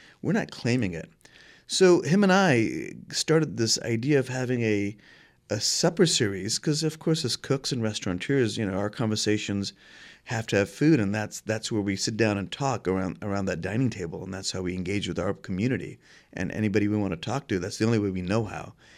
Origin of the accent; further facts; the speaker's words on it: India; moved away as an adult; now in United States; At what point do I stop saying I'm an Indian that happens to live in the South and start saying I'm a Southerner that happens to be of Indian origin?